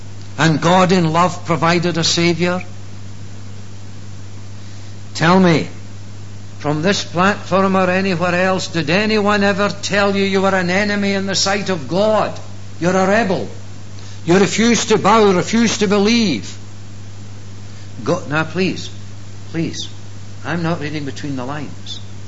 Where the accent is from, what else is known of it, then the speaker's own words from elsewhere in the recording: Kilmarnock, Scotland, United Kingdom; also born or lived in Coatbridge; Now I come from Kilmarnock, but in those early days I was born in outside Cote Bridge in Lanarkshire, in a little village called Garcherry.